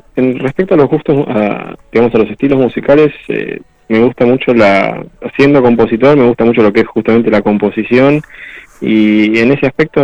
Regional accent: Quilmes, Buenos Aires Province, Argentina; born there; He estudiado inglés de chiquito, desde los 7 años hasta los 17. Era en un instituto privado ahí en Quilmes, donde yo nací.

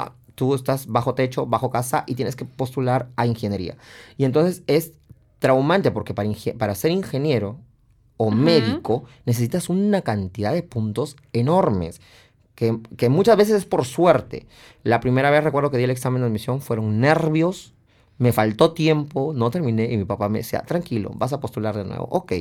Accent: Peru; Somos tres músicos peruanos

